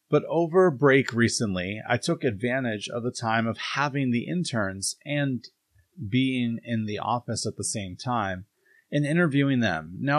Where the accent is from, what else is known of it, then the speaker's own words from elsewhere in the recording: Vermont, United States; I came from Vermont. I didn't go through the Springfield schools